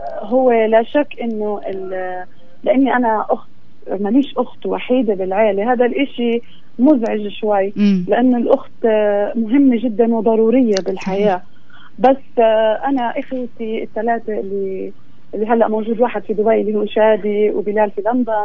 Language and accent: Arabic; Saudi Arabia; انا ما كنت هون ولا عشت طفولتي هون كمان، يعني انا كنت في السعوديه وعشت طفولتي وتربيت انا واخوتي في السعوديه